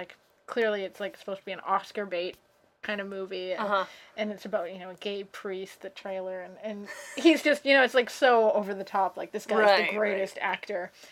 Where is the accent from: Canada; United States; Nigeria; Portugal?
Canada; He's a Canadian hero. He's from my hometown.